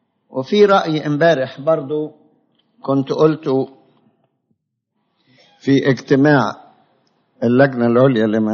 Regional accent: Alexandria, Alexandria Governorate, Egypt; نشأت عندنا في إسكندرية

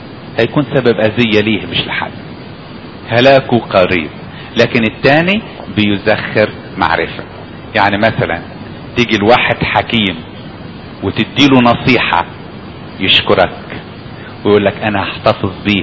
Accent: Upper Egypt, Egypt; عشان كده يقولك حتى في مثل عندنا في الصعيد

